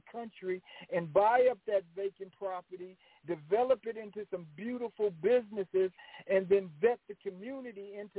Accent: San Diego, California, United States; he set up a foundation called the Jacobs Center in San Diego, my hometown.

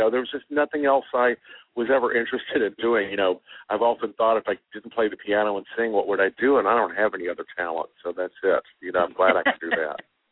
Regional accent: Houston, Texas, United States; And then I started performing in the nightclubs, you know, in Houston, Texas, which is my hometown.

